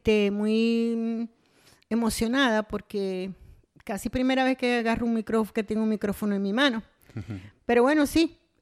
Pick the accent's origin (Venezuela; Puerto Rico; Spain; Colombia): Venezuela; Maracaibo, Zulia; moved away; also born or lived in Miami / Tallahassee / Quito; la última vez que salí de Maracaibo fue el 11 de febrero del 2019. Salí de allí a Miami, estuve en Miami, después vine aquí a Tallahassee. De Tallahassee volví a Miami y de Miami fui al otro país que es Quito, Ecuador, específicamente Quito.